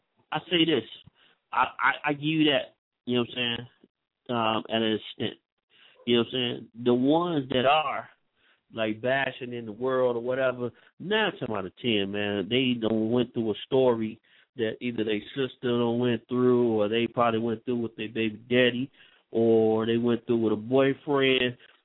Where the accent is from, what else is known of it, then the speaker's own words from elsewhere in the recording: Chicago, Illinois, United States; we grew up around them, so you can't, you know, I could talk about them. You know, we came from Humboldt Park